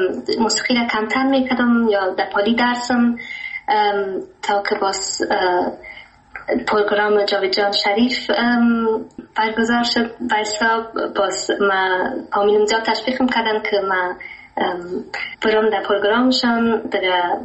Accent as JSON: {"language": "Persian", "country": "Germany", "tie": "born or raised there", "said": "بله، ما در آلمان تولد شدیم و همینجا بزرگم شدیم"}